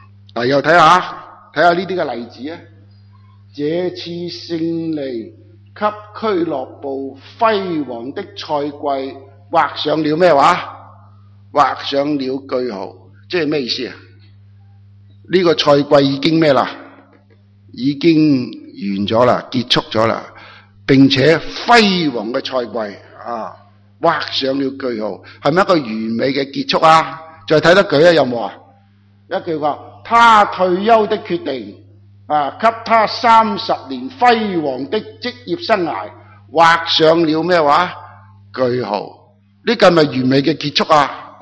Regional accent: Hong Kong; now in Australia; 喺细个喺香港嘅时候睇好多马戏

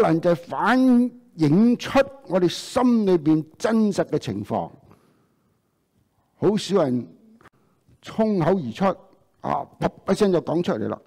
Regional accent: Hong Kong; Chinese is a second language; moved away; 牧师你是不是香港来的？我说你怎知道的？那句回应当然是这样说的，我听你讲嘢就知道了。即是说你有口音

